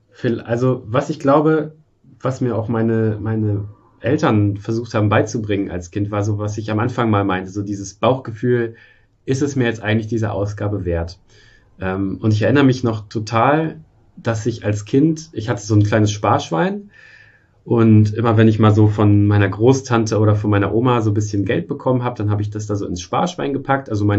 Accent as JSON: {"language": "German", "country": "Germany", "tie": "born there", "said": "Ich bin in der DDR noch geboren und aufgewachsen. Nicht aufgewachsen, aber meine Familie ist in der DDR aufgewachsen"}